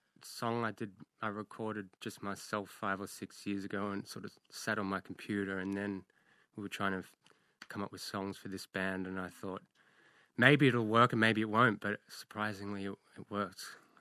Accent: Sydney, New South Wales, Australia; now in Tasmania, Australia; No, I'm from Sydney originally.

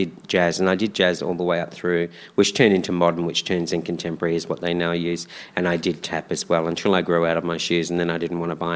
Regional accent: Mordialloc, Victoria, Australia; Well, growing up in Mordialloc was, you know, it was just sort of a normal environment for a kid to grow up in the suburbs, really.

